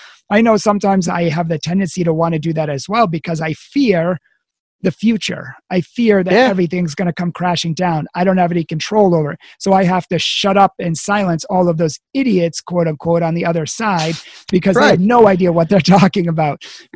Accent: Boston, Massachusetts, United States; I'm from Boston and I drive like a Bostonian, or I used

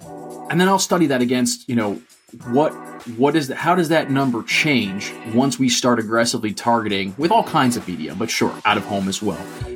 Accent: New York, United States; I'm a New Yorker. I didn't even know what Sonic was.

